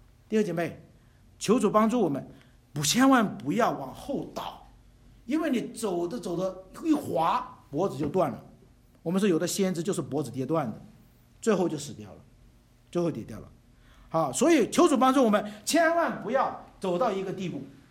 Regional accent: China; 我们中国人很不喜欢别人来教训自己

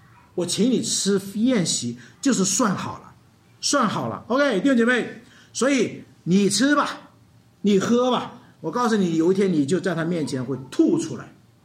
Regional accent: China; 所以总结一下，在我们中国人的文化里，见面做什么？

